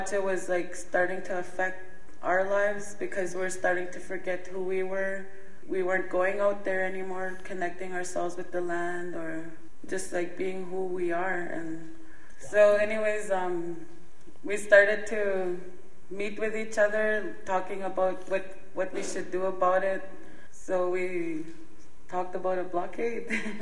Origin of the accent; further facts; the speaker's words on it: Grassy Narrows, Ontario, Canada; I'm from Grassy Narrows, and we're on a speaking tour right now